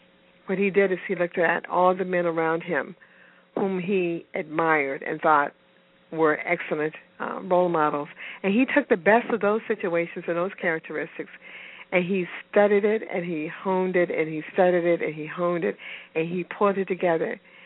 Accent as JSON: {"language": "English", "town": "Memphis", "region": "Tennessee", "country": "United States", "tie": "born or raised there", "said": "He and I had similar backgrounds. We grew up in Memphis, Tennessee"}